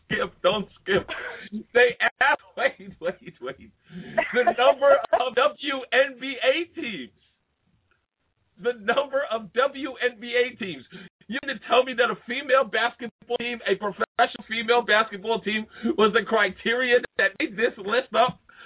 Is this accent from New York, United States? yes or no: yes; New York, United States; Because I am from New York, and Mary's from New York.